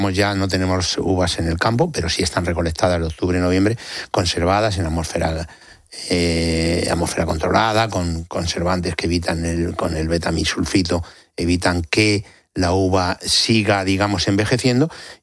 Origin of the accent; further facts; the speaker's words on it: Villaconejos, Community of Madrid, Spain; born there; Como bien dices, yo soy nacido en Villaconejos